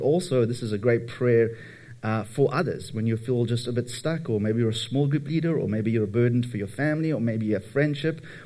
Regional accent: England, United Kingdom; now in Toronto, Canada; I'm originally from England

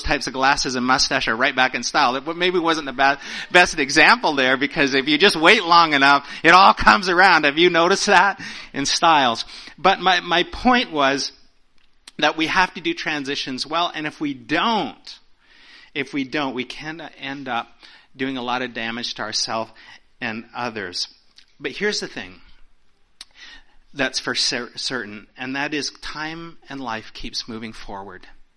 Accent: Vancouver, British Columbia, Canada; I'm from West Coast, Vancouver area.

